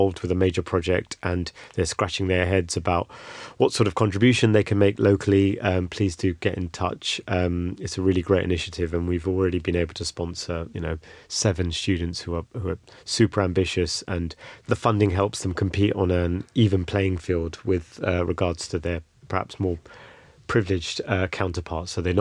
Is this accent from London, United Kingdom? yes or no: yes; London, United Kingdom; I'm a Londoner, I'm, you know, born and bred here